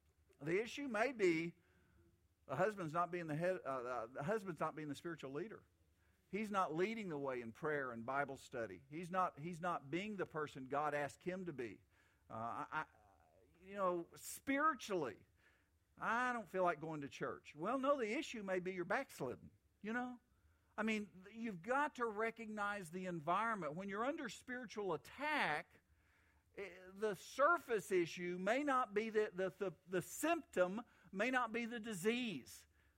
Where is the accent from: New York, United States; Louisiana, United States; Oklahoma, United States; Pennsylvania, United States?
Oklahoma, United States; I'm from Oklahoma, so I use Native American stories